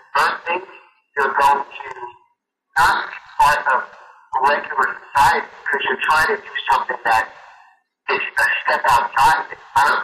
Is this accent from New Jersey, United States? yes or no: no; New York, United States; Well, I'm from New York, and I always hope for the Yankees